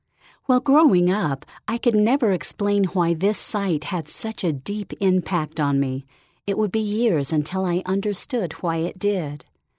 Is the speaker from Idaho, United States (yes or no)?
no; Kirtland, Ohio, United States; I grew up near Kirtland, Ohio, and have always had a strong testimony of the events that occurred at this early church site.